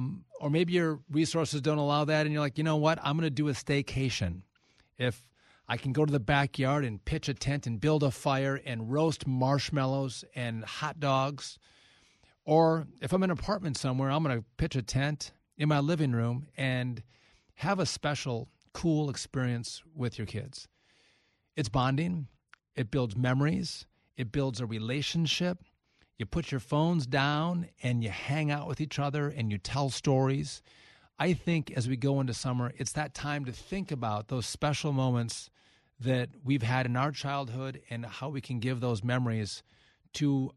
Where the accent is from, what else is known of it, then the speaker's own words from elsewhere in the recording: Wisconsin, United States; born and raised a Wisconsin guy. I go back. I'm going to get 10 days back in Wisconsin. I go back to my hometown.